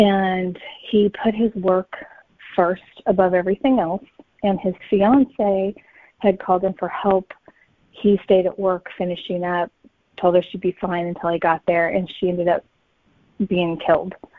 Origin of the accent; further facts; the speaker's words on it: Midwest, United States; now in California, United States; I set most of my stuff Midwest because I live in California, but I grew up in the Midwest.